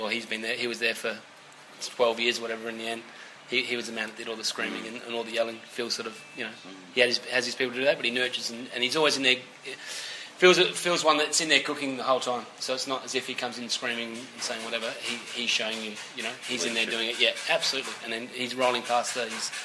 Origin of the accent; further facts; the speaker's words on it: Adelaide, South Australia, Australia; I'm from Adelaide, so I speak. I don't go, how are you going, mate? We all speak a bit posher down in Adelaide